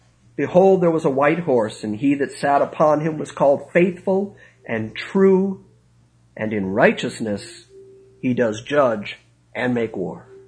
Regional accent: Ireland; I'm Irish. I like the Irish way of doing it.

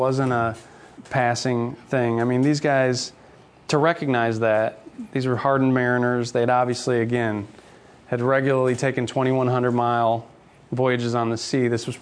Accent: Michigan, United States; it was Janice's good friend whose roommate lived in my hometown at Michigan.

